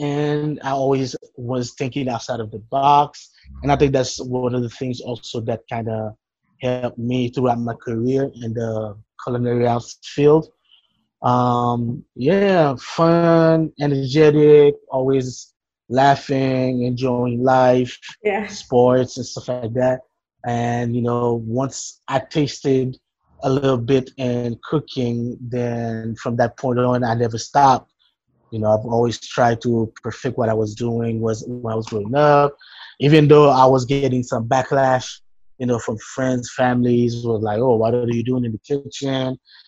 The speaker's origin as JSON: {"language": "English", "town": "Port-au-Prince", "region": "Ouest", "country": "Haiti", "tie": "born or raised there", "said": "I grew up in Port-au-Prince, Haiti. We're a family of four. I have one brother, and grew up in a family, a Christian family household."}